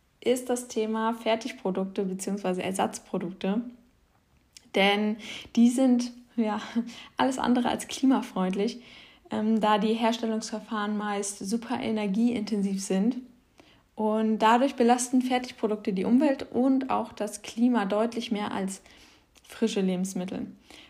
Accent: Hamburg, Germany; Und ich komme ja aus Hamburg und für mich ist im Idealfall regional das Umland von Hamburg

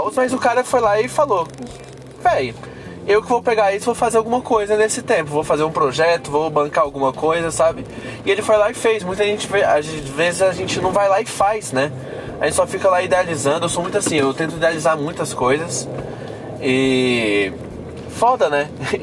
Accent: Goiânia, Goiás, Brazil; eu sou de Goiânia, esse aqui é meu podcast.

